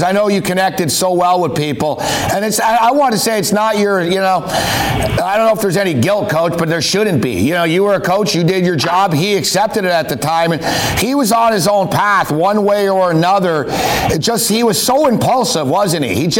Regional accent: Montreal, Quebec, Canada; I'm from Montreal. I don't live there now

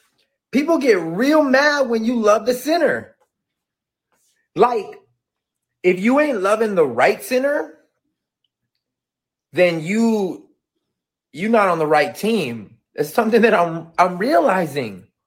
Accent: United States; born there; Hella grateful that I was born in America where I have a church in every freaking corner

